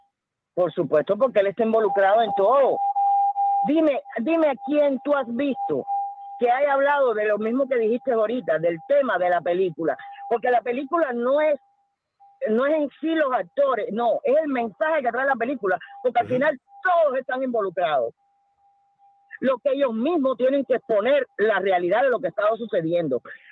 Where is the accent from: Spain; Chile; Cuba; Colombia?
Cuba; En mi país no es ilegal hacerse un aborto. Hacerse un aborto en Cuba es como ir al refrigerador